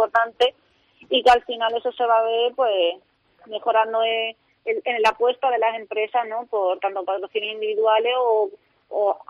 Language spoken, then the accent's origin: Spanish; Cádiz, Andalusia, Spain; yo como ciudadana gaditana me tienen ahí para lo que quiera